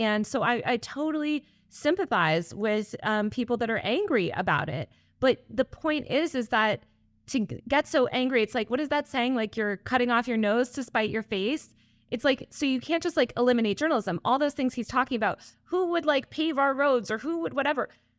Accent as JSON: {"language": "English", "town": "Old Greenwich", "region": "Connecticut", "country": "United States", "tie": "born or raised there", "also_born_or_lived": "New York City", "said": "I grew up in New York City and outside in Connecticut and in a nice area in Old Greenwich."}